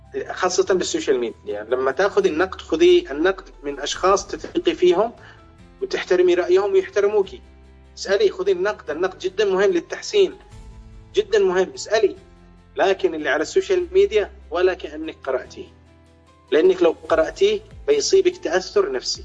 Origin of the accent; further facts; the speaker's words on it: Yemen; إحنا ميزتنا أننا غيورين اليمنيين